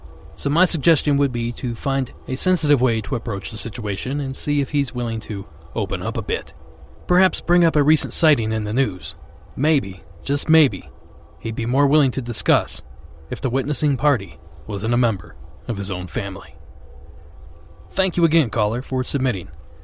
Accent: Melbourne, Victoria, Australia; I'm from Melbourne, Australia

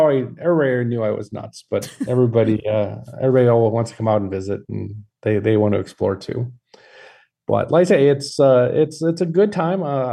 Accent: Midwest, United States; accent: Midwest; horror. There's my Midwest accent coming through.

